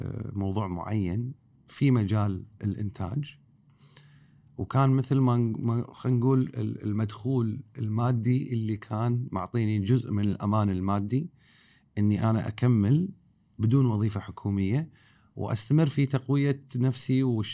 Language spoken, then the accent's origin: Arabic; Kuwait; الثقافة السائدة هنا عندنا بالكويت إن السينما هو مكان تروح له تقص تذكرة وتطالع فيلم أجنبي مو عربي ولا كويتي